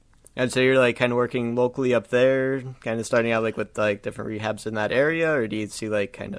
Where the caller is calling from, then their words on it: Miami, Florida, United States; I'm down in Miami, Florida.